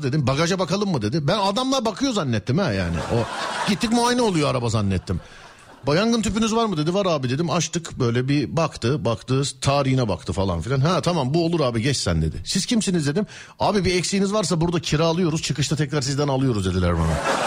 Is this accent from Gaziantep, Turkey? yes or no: yes; Gaziantep, Turkey; Doğma büyüme Antepliyim. Antep benim memleketim ama Antep'ten bıktım. Çünkü İstanbul'da ev tuttum.